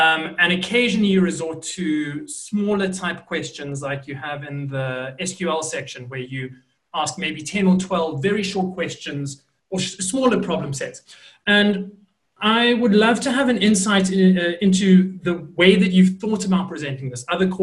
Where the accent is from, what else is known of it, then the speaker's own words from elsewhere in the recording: Johannesburg, Gauteng, South Africa; I'm from Joburg, South Africa.